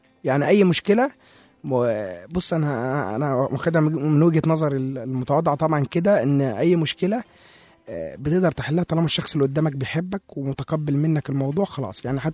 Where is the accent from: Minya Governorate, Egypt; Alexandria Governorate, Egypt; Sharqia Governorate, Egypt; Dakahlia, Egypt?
Sharqia Governorate, Egypt; now in Cairo, Egypt; انا واحد جاي من الشرقية على القاهرة